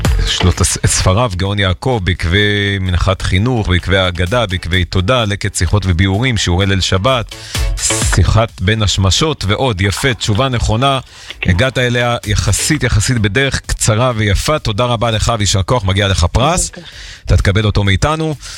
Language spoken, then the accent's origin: Hebrew; Bnei Brak, Tel Aviv District, Israel; וגם בבני ברק הייתה שכונה שאני גדלתי בה כילד, שכונת נאות יוסף